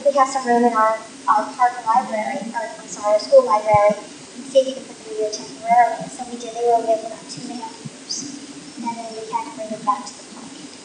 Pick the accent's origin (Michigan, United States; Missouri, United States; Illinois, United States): Missouri, United States; Kansas City; I did my internship at Harry S. Truman in Kansas City. I'm originally from Kansas City.